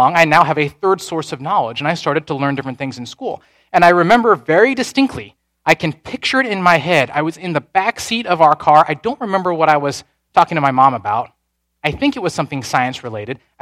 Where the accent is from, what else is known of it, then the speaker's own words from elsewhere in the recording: Carmel, Indiana, United States; As a, whatever, 6-year-old, 7-year-old, 8-year-old growing up in Carmel, Indiana, at that point in time, this is in the 80s